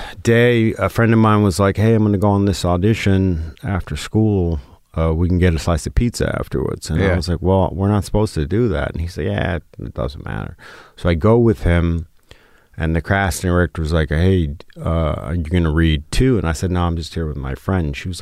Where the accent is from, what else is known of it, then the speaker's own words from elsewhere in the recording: Jamaica, Queens, New York, United States; We grew up in Jamaica, Queens in New York.